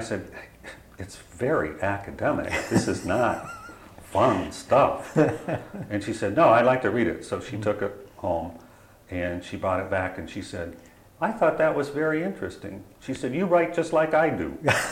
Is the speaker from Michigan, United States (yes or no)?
no; Ohio, United States; It was quite enlightening, because I led a rather sheltered life growing up in Ohio.